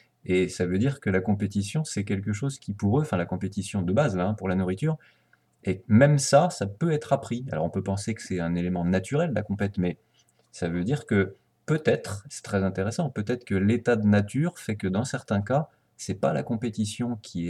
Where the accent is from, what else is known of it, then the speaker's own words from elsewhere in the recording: France; que le corps est plus écouté que, par exemple, chez nous en France.